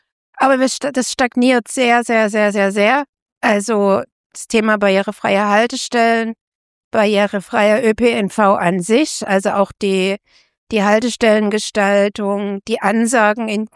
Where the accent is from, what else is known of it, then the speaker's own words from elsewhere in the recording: Dresden, Saxony, Germany; born there; gebürtige Dresdnerin